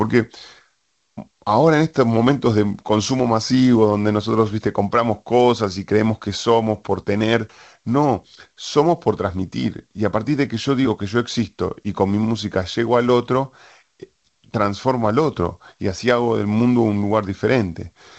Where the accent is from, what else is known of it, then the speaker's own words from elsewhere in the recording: Mendoza, Argentina; Yo vengo de una zona de Argentina que es Mendoza, muy reconocida por el vino, pero también muy reconocida por la tonada, un territorio que aún está poblado de gauchos